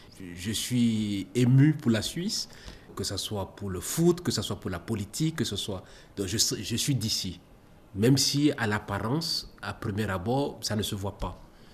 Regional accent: Benin; now in Switzerland; Et je suis béninois à 100% et je me sens aussi suisse à 100%.

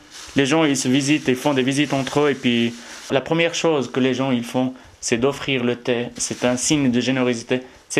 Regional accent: Morocco; moved away as an adult; now in Switzerland; je viens du Maroc où j'ai vécu jusqu'à l'âge de 28 ans et puis après je me suis établi en Suisse actuellement. Je suis marié.

